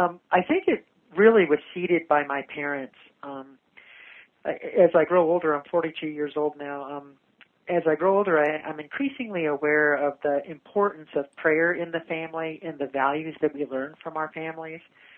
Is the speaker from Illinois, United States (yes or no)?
no; Cheyenne, Wyoming, United States; also born or lived in Puerto Rico / Texas; I'm originally from the city of Cheyenne. My dad was in the military, so I was born in Puerto Rico and lived in a few cities on air bases in Texas, and then came to F.E. Warren Air Force Base in Cheyenne, Wyoming, and have been there ever since.